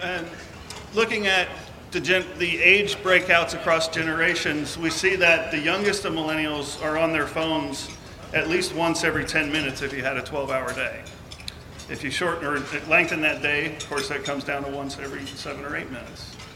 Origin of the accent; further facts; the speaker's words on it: Kansas City, Missouri, United States; So I'm from Kansas City. Our Royals did pretty good last year.